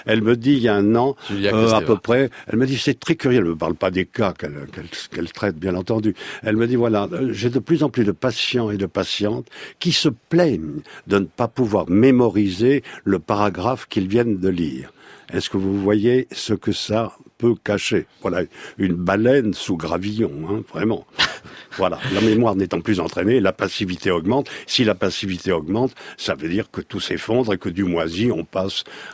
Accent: Bordeaux, Nouvelle-Aquitaine, France; un Européen d'origine française qui sera peut-être cité dans un dictionnaire chinois. Ça m'est égal. Je suis de Bordeaux.

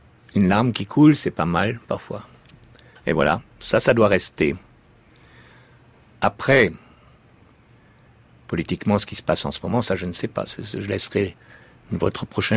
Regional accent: Grand Est, France; born there; Moi, je suis né en Alsace.

